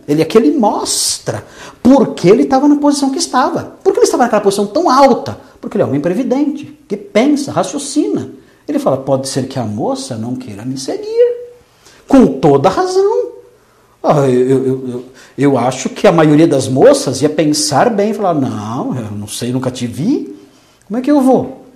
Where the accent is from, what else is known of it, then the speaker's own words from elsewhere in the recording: Tocantins, Brazil; now in São Paulo, Brazil; Eu vim de Tocantins